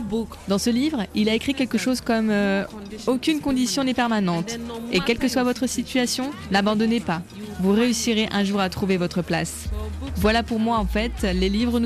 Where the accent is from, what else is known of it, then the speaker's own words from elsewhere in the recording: Upper East, Ghana; aujourd'hui j'aide 219 femmes dans la région d'où je viens, dans l'extrême nord-est du Ghana.